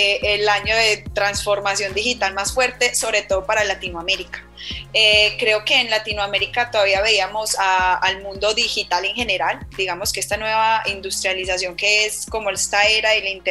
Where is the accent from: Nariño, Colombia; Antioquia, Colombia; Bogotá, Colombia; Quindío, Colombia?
Antioquia, Colombia; Soy una colombiana, soy paisa